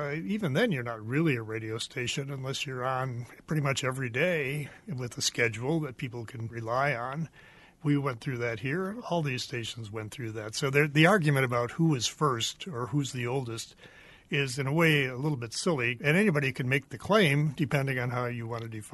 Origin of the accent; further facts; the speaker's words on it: Detroit, Michigan, United States; I grew up in Detroit, and WWJ in Detroit claimed to be the world's first radio station.